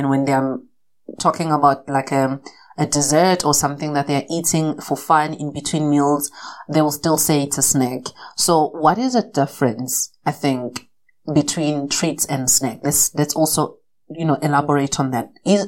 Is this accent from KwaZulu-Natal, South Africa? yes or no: yes; Kwanongoma, KwaZulu-Natal, South Africa; I'm from Kwanongoma, so Nkandla is literally a stone thrown from where I'm from. You know, we breathe the same air with Nkandla people.